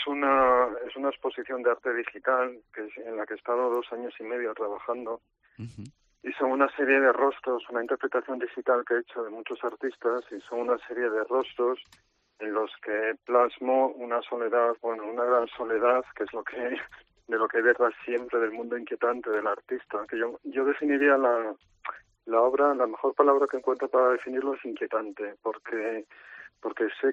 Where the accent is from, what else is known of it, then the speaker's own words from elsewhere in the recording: Cantabria, Spain; moved away as an adult; Bueno, sí, soy de Cantabria, nací ahí, pero mi carrera profesional fue a estudiar a Madrid